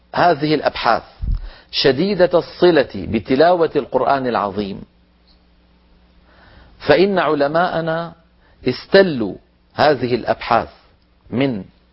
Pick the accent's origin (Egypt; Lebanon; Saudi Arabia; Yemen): Yemen; Hadramaut; فمثلا عندنا في حضرموت يقلبون القاف قاف في كلامهم اليومي